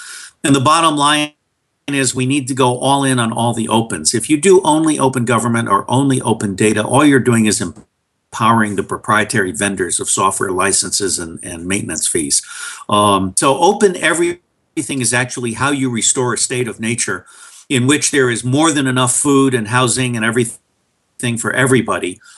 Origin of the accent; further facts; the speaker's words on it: New York, United States; born there; also born or lived in Latin America / Asia; I was born in New York, but I lived overseas for the first 20 years of my life as the son of an oil engineer, 10 years in Latin America, 10 years in Asia.